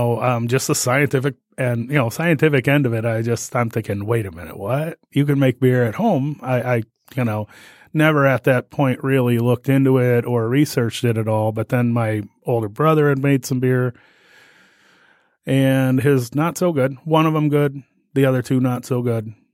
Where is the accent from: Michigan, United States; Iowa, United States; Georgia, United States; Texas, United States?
Michigan, United States; Detroit; I am definitely originally from the Southeast Michigan area. I was born in Detroit, actually raised in Detroit, and then moved out Dearborn Heights and got married.